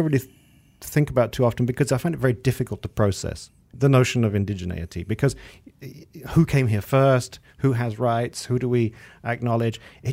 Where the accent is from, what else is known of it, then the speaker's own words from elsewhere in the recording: Malaysia; I'm not a Malaysian who is particularly enthralled by things Australian.